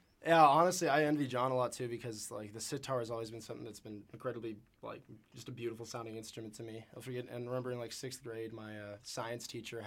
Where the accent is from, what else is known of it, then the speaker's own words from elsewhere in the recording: Benicia, California, United States; back in Benicia, California, my hometown.